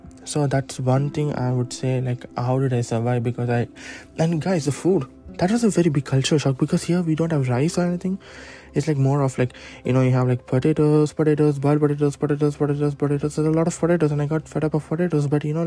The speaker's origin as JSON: {"language": "English", "country": "India", "tie": "born or raised there", "second_language": "English", "moved": "yes", "lives_now": "Scandinavia", "said": "born and brought up in India and moving to a different place to adapt to, and this is like not like Europe, this is Scandinavian countries"}